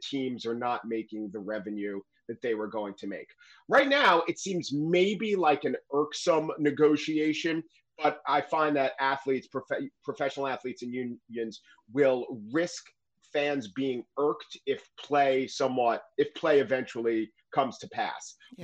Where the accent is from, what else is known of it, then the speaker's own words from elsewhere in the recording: New York, United States; When you were saying before that it defines Bostonians, I said to myself, yes, as a New Yorker, it defined it for years as Bostonians, that bunch of crybabies who always lose